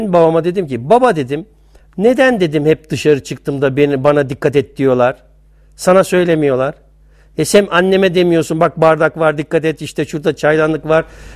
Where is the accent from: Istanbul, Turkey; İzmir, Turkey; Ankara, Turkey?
Istanbul, Turkey; born there; Ben 1953 yılında İstanbul'da dünyaya geldim. Anadan doğma görme engelliyim.